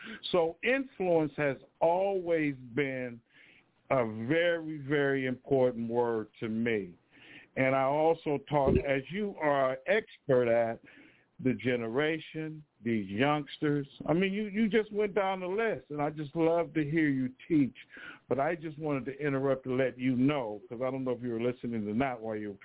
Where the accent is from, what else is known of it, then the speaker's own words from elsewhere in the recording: Oakland, California, United States; I'm a student of Dr. Huey P. Newton and the Panthers right there in my home city up the freeway in West Oakland, California.